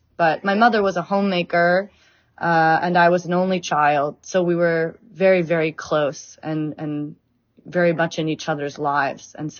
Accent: United States; Growing up in America with a Caucasian father and a Korean mother, I relied on my mom for access to our Korean heritage.

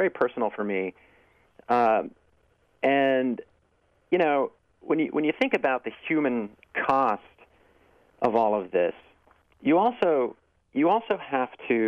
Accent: California, United States; I mean, you wouldn't know it from my accent. I've lived in the Northeast for 30 years, and I grew up in California, but my whole family is from Texas.

